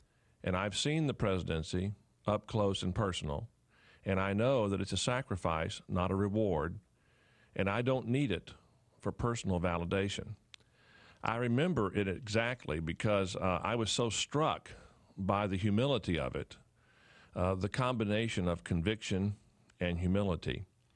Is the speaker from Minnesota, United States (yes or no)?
no; Texas, United States; also born or lived in Dallas; now in Tennessee, United States